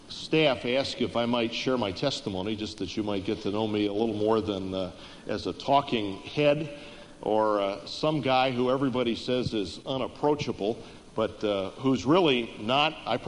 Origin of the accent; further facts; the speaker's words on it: Silver Spring, Maryland, United States; I was raised on the East Coast, was raised in Silver Spring, Maryland, right outside of Washington, D.C. Grew up in a very moral home, had a wonderful dad and mom, went to a United Methodist Church